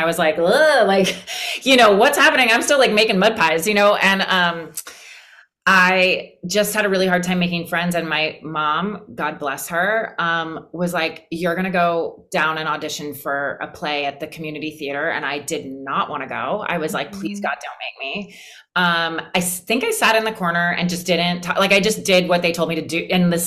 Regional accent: Alaska, United States; born there; is it a little enough known fact that I was born in Alaska?

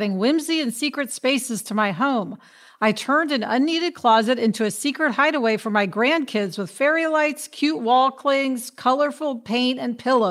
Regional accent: New York, United States; I'm a New Yorker as well and can keep up with fast talkers

